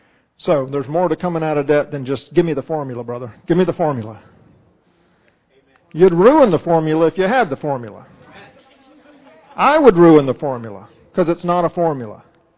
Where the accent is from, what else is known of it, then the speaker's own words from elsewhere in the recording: Florida, United States; I grew up in Florida and used to scuba dive in these rivers all the time